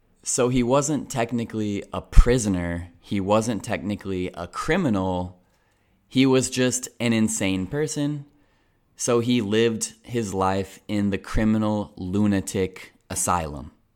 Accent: United States; As you guys know, I'm American, so I have flown from the United States to Europe many times, and that's a very long flight.

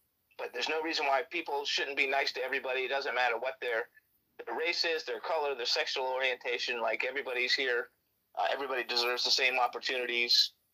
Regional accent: Fort Lauderdale, Florida, United States; now in Palm Springs, United States; I grew up in Fort Lauderdale, Florida, which is like the one of the biggest gay communities, and now I live in Palm Springs

